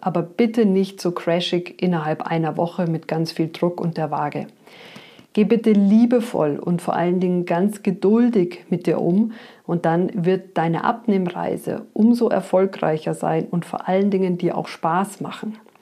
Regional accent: Munich, Bavaria, Germany; als Münchner Kind

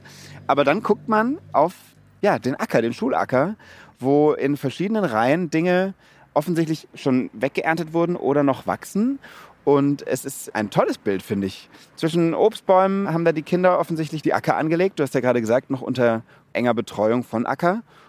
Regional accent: Mainz, Rhineland-Palatinate, Germany; now in Munich, Germany; Ich komme aus Mainz, genau, Mainz-Bretzenheim. Ich war auf der Heinrich-Mumbecher-Grundschule.

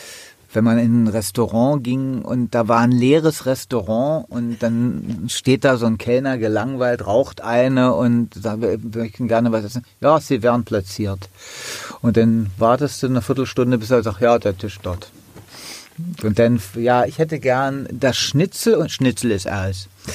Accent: Berlin, Germany; Also ich bin hier geboren in West-Berlin und halte mich für einen durch und durch

